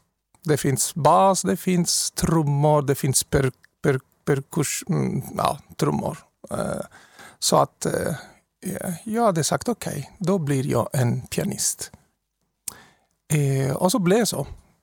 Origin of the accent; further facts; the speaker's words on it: Rome, Lazio, Italy; Swedish is a second language; moved away as an adult; now in Gällivare, Sweden; Ja, faktiskt kommer jag från Rom. Jag har flyttat till Gällivare för 12 år sedan.